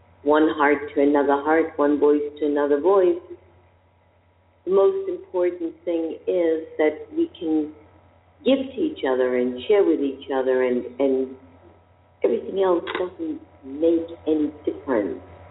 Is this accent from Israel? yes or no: yes; Israel; The thing is that I come from Israel